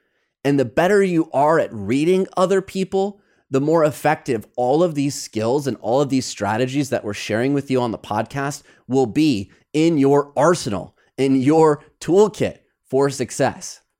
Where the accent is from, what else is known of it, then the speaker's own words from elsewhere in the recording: Midwest, United States; Growing up in the Midwest, I love sarcasm.